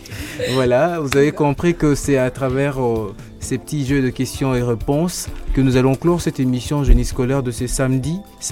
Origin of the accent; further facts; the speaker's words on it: Kinshasa, DR Congo; Chez nous à Kinshasa, on ne dit pas Karibu Kwetu, on dit Bouyei Bolamu.